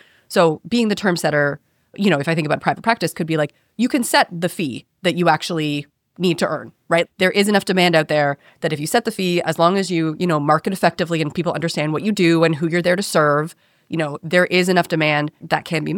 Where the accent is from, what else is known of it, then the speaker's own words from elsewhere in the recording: Canada; myself being Canadian, I didn't actually pay a lot for my education.